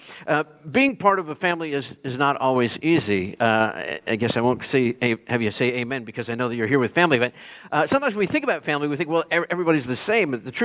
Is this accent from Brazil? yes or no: no; Pittsburgh, Pennsylvania, United States; I grew up in the Pittsburgh area, and we were all Steelers fans.